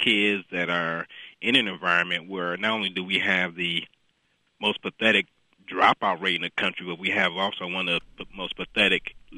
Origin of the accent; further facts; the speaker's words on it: Detroit, Michigan, United States; I was born and raised in Detroit. I'm a product of the public school system there.